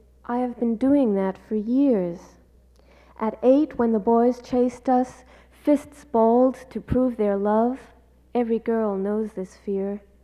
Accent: New York, United States; And I'm a New Yorker, but I lived in California a long time.

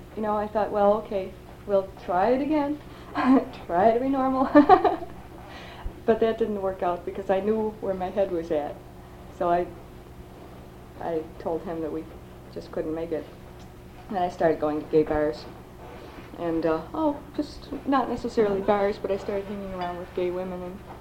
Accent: Buffalo, New York, United States; born there; I'm 31 years old. I was born in Riverside, the heart of Buffalo.

